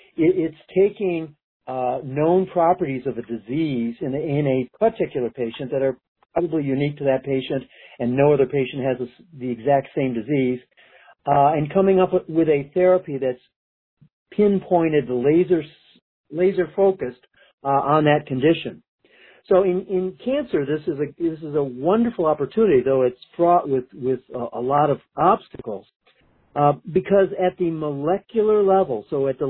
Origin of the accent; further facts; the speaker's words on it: Michigan, United States; I grew up in Michigan and went to the University of Michigan for my medical degree and a PhD in chemistry.